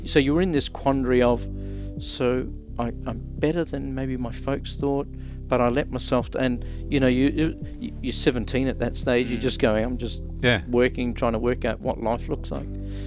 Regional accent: Western Australia, Australia; I grew up in the Pilbara, so I loved getting out in the bush and exploring

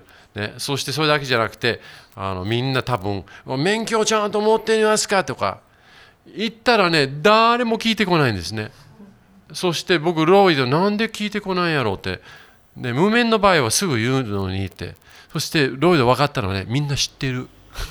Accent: Yokohama, Kanagawa, Japan; 私もいつも横浜育ちで言うんですけれども、田舎町の経験もあるんですね。それはもう3歳の時から、長野の野尻湖っていうところに別荘借りてて

